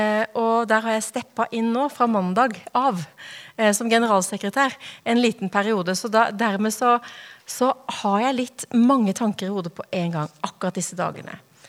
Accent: Grimstad, Agder, Norway; also born or lived in Japan; now in Oslo, Norway; Jeg kommer fra Grimstad, har bakgrunn fra menighetsplanter i Japan, bibelskolelærer i Grimstad i 10 år, og så havner jeg her i Oslo. Mannen min og jeg bor oppe på Ammerud

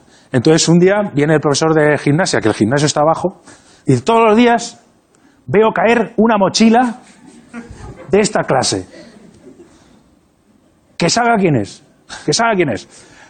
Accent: Albacete, Castilla-La Mancha, Spain; moved away as an adult; yo es que me fui de Albacete muy joven, a los 18 años.

